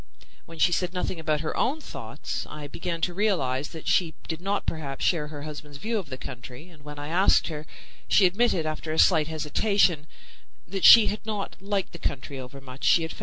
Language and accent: English; Canada; also born or lived in England; lived in England and was speaking with a neighbor who was intrigued by the fact that I came from Canada.